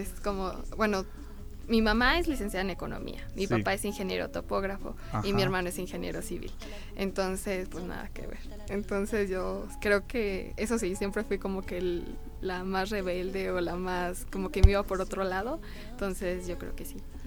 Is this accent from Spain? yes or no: no; San Luis Potosí, Mexico; Sí, sí, yo soy potosina.